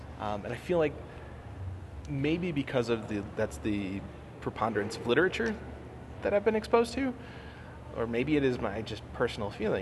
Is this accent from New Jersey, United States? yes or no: no; Illinois, United States; now in Colorado, United States; Because I grew up in Illinois, I taught in Florida, I taught in Philadelphia, and then I studied up in Boston, and now I'm here in Colorado.